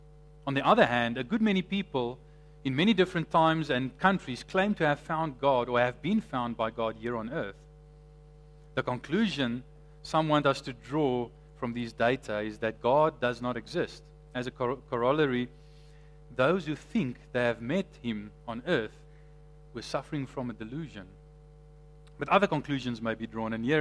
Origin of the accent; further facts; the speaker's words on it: Somerset West, Western Cape, South Africa; now in Johannesburg, South Africa; I came from Somerset West, and when I speak to people in Joburg and tell them, you know, we came from Somerset West, they say, "Why?" But I must say, I enjoy Joburg. I'm enjoying Gauteng.